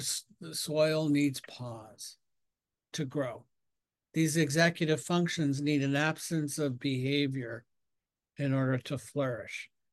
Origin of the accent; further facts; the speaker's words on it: Ireland; I mean, I besides being a highly sensitive person, I'm Irish, so I'm always aspiring for these things that I'm talking about.